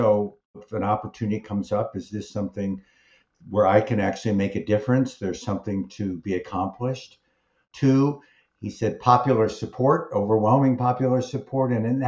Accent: Midwest, United States; I grew up in the Midwest, a family that had no academics or medical folks.

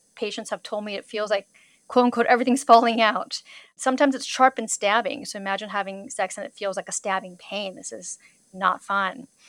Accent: California, United States; I grew up in Southern California, did my training at Chicago Medical School

